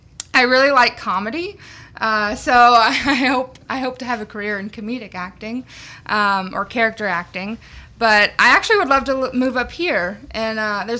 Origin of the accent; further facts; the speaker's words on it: Shreveport, Louisiana, United States; I'm from Shreveport, Louisiana, and this is my first time ever directing a musical